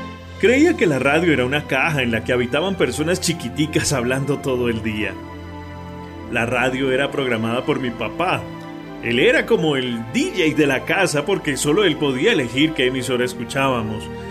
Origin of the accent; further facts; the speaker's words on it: Bogotá, Colombia; born there; nací en Bogotá, la capital de Colombia, el 29 de junio de 1981.